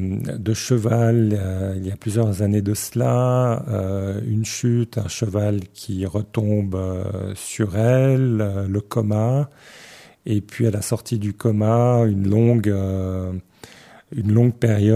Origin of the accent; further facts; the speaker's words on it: Geneva, Switzerland; accent: Genevan; je suis Suisse depuis très très longtemps, depuis l'enfance en fait. J'ai grandi à Genève, dans la campagne genevoise. Ça fait très longtemps. Il paraît même, on me dit parfois que j'ai l'accent genevois.